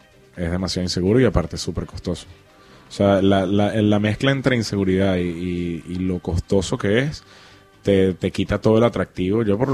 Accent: Venezuela; como venezolano, como joven venezolano

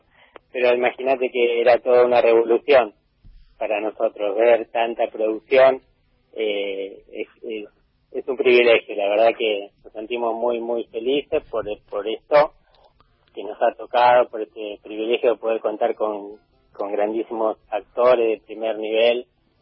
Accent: San Pedro, Buenos Aires Province, Argentina; now in Alsina, Argentina; yo vengo de San Pedro

